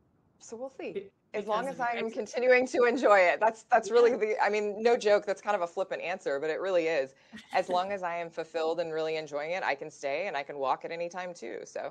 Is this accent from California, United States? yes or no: yes; California, United States; I got into the military. I grew up in California. No military family or background.